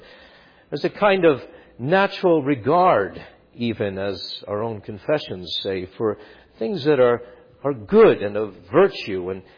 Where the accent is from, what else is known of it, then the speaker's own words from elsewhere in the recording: Long Island, New York, United States; when I was growing up on Long Island, New York, there was a Jew who lived across the street